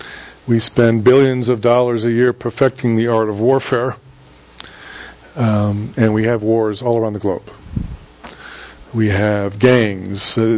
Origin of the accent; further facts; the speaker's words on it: Houston, Texas, United States; And I grew up in Houston, and we would drive to Guatemala. It's a four-day drive. Long, long drive. We were raised bilingual, bicultural. I've spoken Spanish, you know, since forever.